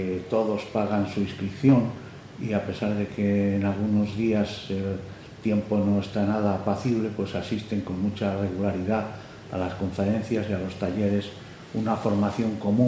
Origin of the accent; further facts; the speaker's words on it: Galicia, Spain; also born or lived in Palencia; Y yo vengo de Galicia, nací en Palencia, en Castilla